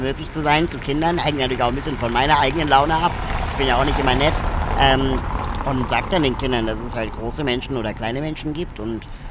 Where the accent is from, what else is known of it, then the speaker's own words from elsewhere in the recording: Berlin, Germany; also born or lived in Lima, Peru; Und wohne hier in Berlin jetzt seit 37 Jahren.